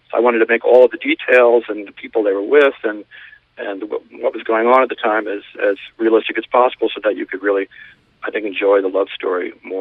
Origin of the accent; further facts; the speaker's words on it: Bronx, New York, United States; born there; Well, I'm a New York, New Englander man. I was born in the Bronx, lived in New York City more just about half of my life, and I've spent a lot of time away from New England.